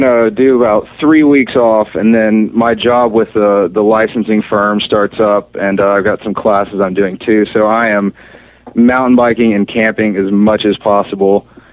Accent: the South, United States; You know, I'm from the South originally, so I always, anytime a game features Southerners, I'm always like, woohoo, yeah.

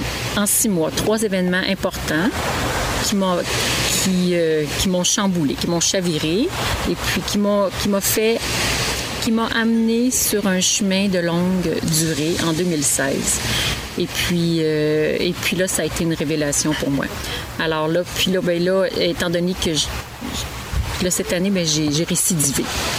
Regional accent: Quebec, Canada; also born or lived in Montreal South Shore; moi, je suis originaire de la Rive-Sud de Québec. Okay. Puis cette année, je suis revenue vivre dans ma région. Alors, j'ai quitté la Rive-Sud de Montréal que j'habitais depuis 29 ans.

